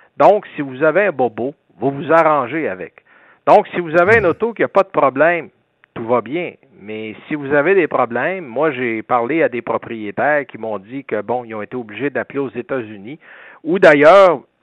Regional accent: Quebec, Canada; bon, c'est parce qu'on est Québécois, là, on est la goutte d'eau dans l'océan nord-américain.

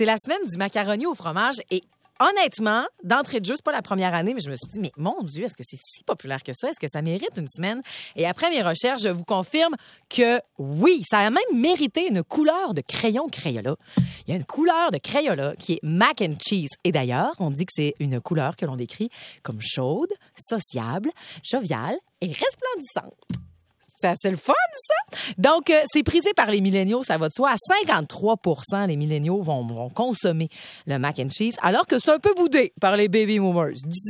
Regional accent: Quebec, Canada; accent: Lac-Saint-Jean; notamment du Lac-Saint-Jean, vous avez entendu mon accent, Kraft Dinner.

